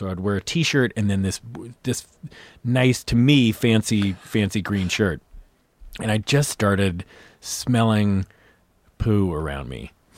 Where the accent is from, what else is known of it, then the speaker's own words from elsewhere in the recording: California, United States; No, I was outside San Francisco.